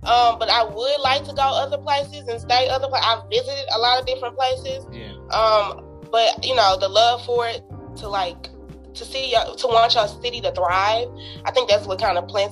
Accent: St. Louis, Missouri, United States; Born and raised in St. Louis.

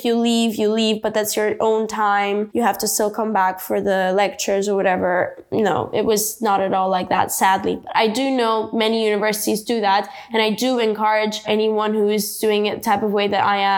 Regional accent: Ukraine; As you know, I come from Ukraine, so the war really affected all of our lives, especially for me.

